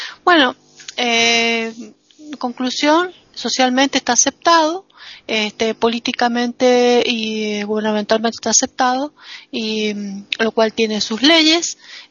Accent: Argentina; Bueno, en mi país las cosas cambiaron muchísimo desde que hace 10 años se aceptó el matrimonio igualitario como ley. Entonces, acá desde el año 2010 en la Argentina

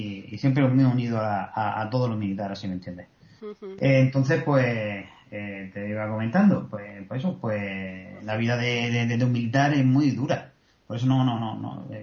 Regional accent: Ceuta, Spain; me crié con la Legión en Ceuta, siendo mi padre militar, pues en el barrio de Benzú en Ceuta me crié allí con ellos

